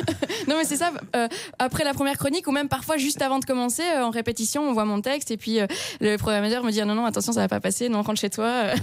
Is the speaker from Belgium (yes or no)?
yes; Belgium; quand j'arrive en France et que je dis que je suis belge